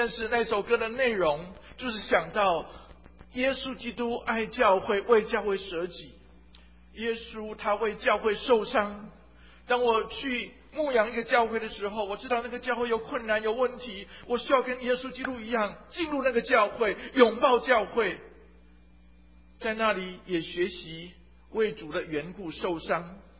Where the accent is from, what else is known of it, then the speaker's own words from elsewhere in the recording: Taiwan; 我自己从小在教会里面长大，我在台湾成长，我的教会是长老的教会。到我初中的时候，我开始渴慕追求认识主。高一的时候我重生得救